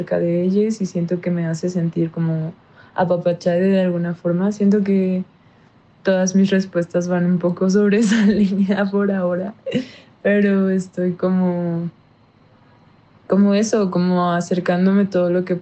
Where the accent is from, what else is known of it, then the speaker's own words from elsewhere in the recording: Puebla, Mexico; Bueno, yo soy de Puebla, entonces siento que me he sentido conectada mucho con la energía del volcán.